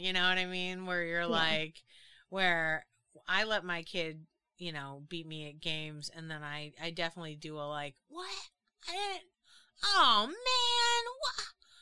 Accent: Boston, Massachusetts, United States; I'm from Boston. It's part of my blood.

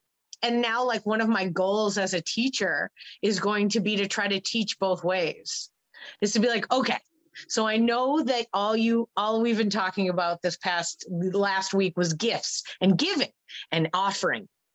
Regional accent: Northeast, United States; Like I'm from the Northeast of the US and now I live in the Central South.

